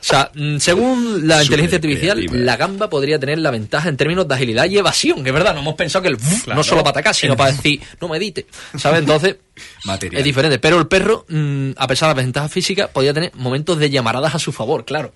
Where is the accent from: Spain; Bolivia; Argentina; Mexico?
Spain; Huelva, Andalusia; todos somos de Huelva